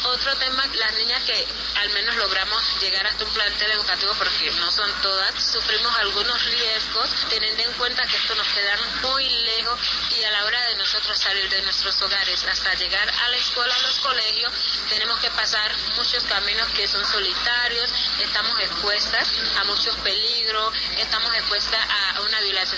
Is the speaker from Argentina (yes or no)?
no; Quito, Pichincha, Ecuador; vengo del municipio de Quito.